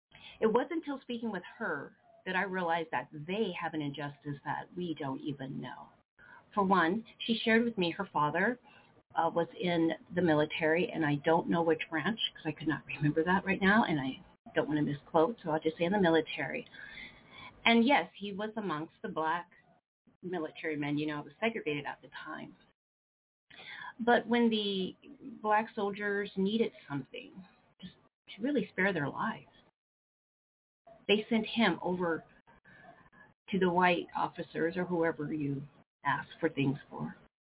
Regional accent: Midwest, United States; We're from the Midwest.

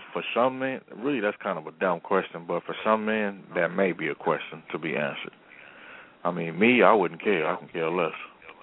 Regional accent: West Coast, United States; I don't even use that terminology because I'm from the West, so that's a New York terminology

